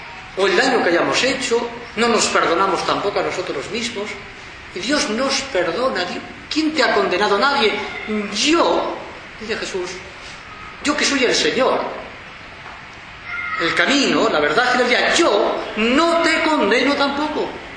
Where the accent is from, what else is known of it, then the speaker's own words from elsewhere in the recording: Basque Country, Spain; La semana pasada asesinaron un policía en el País Vasco, en mi tierra.